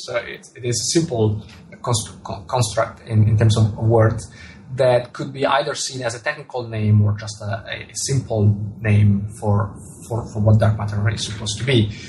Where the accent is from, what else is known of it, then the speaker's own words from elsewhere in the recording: Italy; first language Italian; English is a second language; telescope in Italian, which is my mother tongue, is masculine.